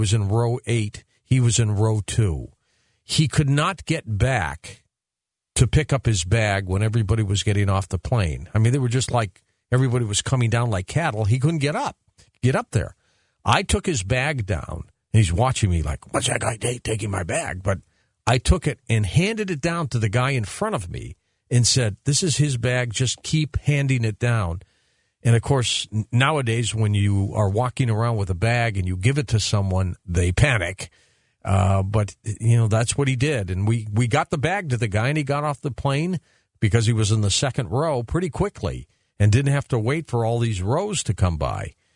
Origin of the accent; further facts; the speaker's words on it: Detroit, Michigan, United States; born there; You know, I was born in Detroit, so very close to this region, indeed.